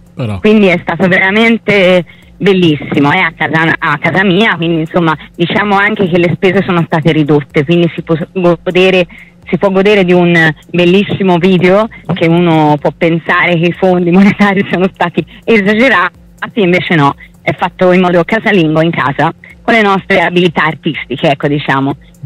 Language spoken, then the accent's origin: Italian; Tuscany, Italy; intanto sono toscana, ho un accento un po' particolare, però spero mi si possa capire.